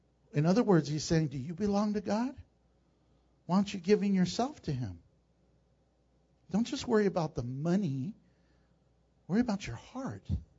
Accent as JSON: {"language": "English", "country": "United States", "said": "now Trump, my president, because I'm an American."}